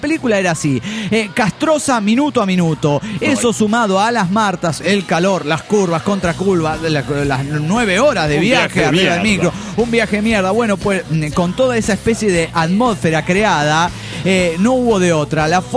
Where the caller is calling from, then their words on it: Zitácuaro, Michoacán, Mexico; de Zitácuaro, México.